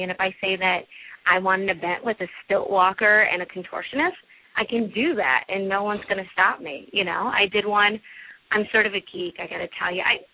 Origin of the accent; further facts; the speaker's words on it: Milwaukee, Wisconsin, United States; Baltimore reminds me a lot of my hometown. I'm from Milwaukee, Wisconsin. So it, too, is on the water.